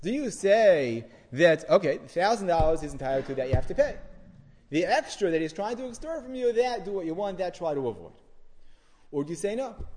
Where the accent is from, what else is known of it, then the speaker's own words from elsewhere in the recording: New Jersey, United States; Now, I'm saying that even though I'm from New Jersey.